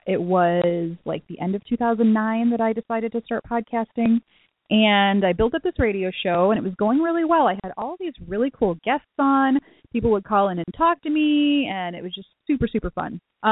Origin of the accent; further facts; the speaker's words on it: Illinois, United States; because I actually got accepted to a school in Davenport, Iowa, and I'm from Illinois.